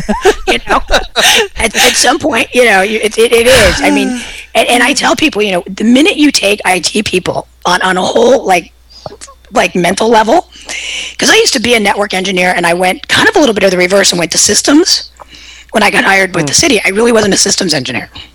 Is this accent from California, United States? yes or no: yes; San Francisco, California, United States; I am from the Bayview area of San Francisco, born and raised, and I am about as street tough as they come